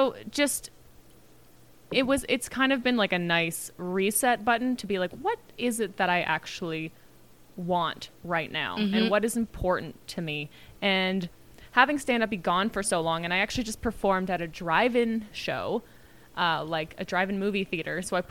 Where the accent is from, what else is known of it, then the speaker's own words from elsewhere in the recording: Canada; And I'm like, we're Canadian.